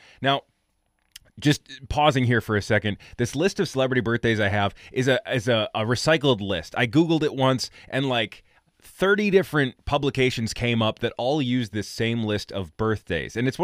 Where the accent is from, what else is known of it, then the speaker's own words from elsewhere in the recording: Wisconsin, United States; born there; no, I'm an American. I was born in Wisconsin